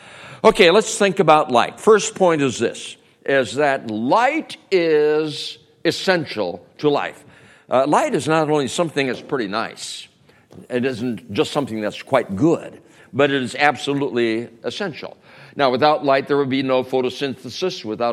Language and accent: English; Minnesota, United States; we were raised in Minnesota. Yeah, we're tough. We can handle the cold.